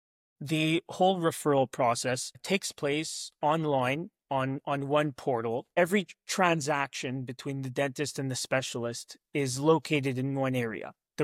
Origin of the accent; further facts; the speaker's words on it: Montreal, Quebec, Canada; So coming out of dental school, I did a residency in my hometown of Montreal for a year.